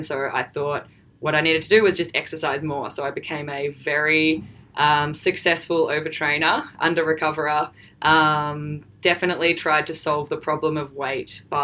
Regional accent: Melbourne, Victoria, Australia; but I guess I'm from Melbourne here.

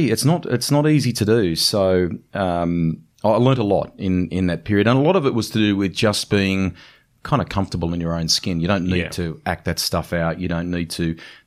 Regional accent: Sydney, New South Wales, Australia; Where I used to live where I was growing up in Sydney at the time

